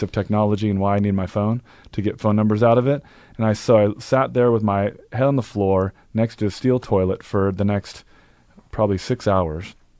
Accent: Portland, Oregon, United States; I'm from Portland

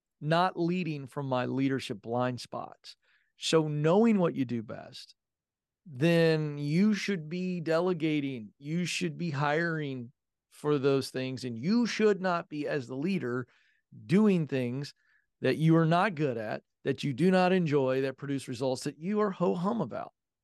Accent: the South, United States; I'm from the South. We say hi to everybody.

